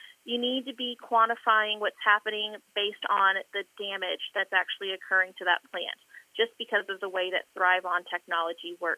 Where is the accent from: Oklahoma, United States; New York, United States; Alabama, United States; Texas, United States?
Texas, United States; Georgetown; I'm from Central Texas, so I'm from Georgetown, Texas. If you think of Georgetown, Texas today, it is not the same place that it was when I grew up.